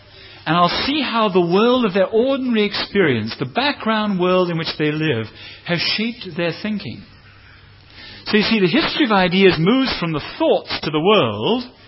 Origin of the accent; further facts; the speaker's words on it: England, United Kingdom; I'm just taking them because I'm English and you're Australian.